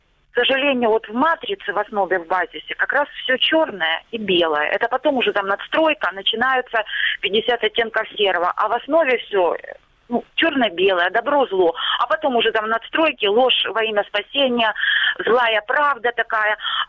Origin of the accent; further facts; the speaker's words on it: Luhansk Oblast, Ukraine; я, да, Луганщина.